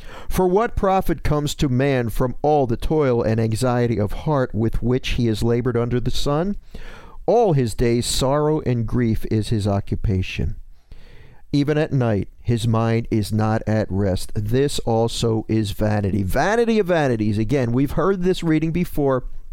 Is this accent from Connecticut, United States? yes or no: no; Philadelphia, Pennsylvania, United States; I was going by my old neighborhood yesterday. I grew up in Northeast Philadelphia.